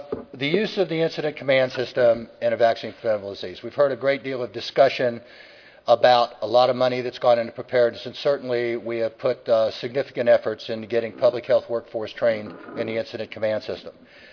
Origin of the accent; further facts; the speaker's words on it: Florida, United States; I can offer a couple of statements. I am from Florida.